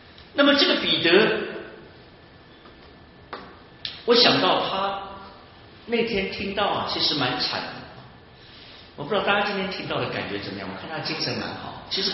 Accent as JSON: {"language": "Chinese", "region": "Shanghai", "country": "China", "tie": "born or raised there", "said": "我的故乡呢，其实我爸爸是浙江杭州人，虽然我在上海出生，在上海成长，但是我要填我的籍贯都是填浙江杭州"}